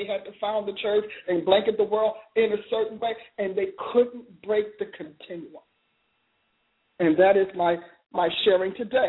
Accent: New Jersey, United States; I was born in Jersey and grew up in New Jersey.

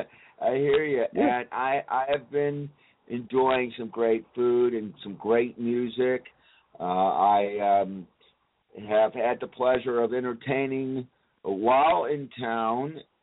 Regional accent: St. Louis, Missouri, United States; Born in St. Louis, spent my childhood there, and then went away to college at the University of Missouri

